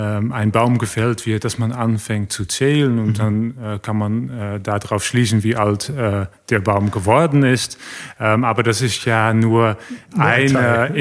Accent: Netherlands; born there; accent: Dutch; German is a second language; wurde geboren in den Niederlanden, wie man sicherlich auch meinen Namen und auch meinen Dialekt schon ein bisschen erahnen kann. Ich wurde geboren in der Mitte des größten Wald- und Naturschutzgebietes des Landes

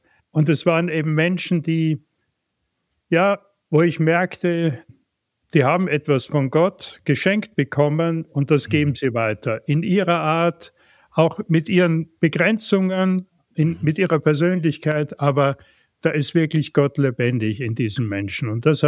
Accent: Graz, Styria, Austria; born there; das fing an in Graz, wo ich geboren bin, die evangelische Jugend

